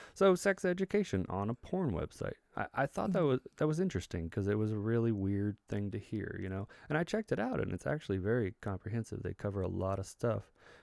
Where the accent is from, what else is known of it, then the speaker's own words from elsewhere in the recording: Texas, United States; I grew up in Texas, and the closest mm-hmm. I got to it was health class.